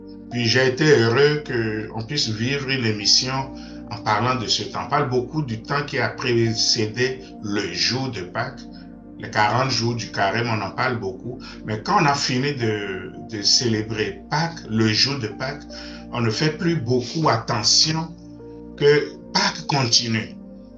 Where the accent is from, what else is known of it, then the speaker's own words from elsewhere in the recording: Benin; comme dans mon pays d'origine, le Bénin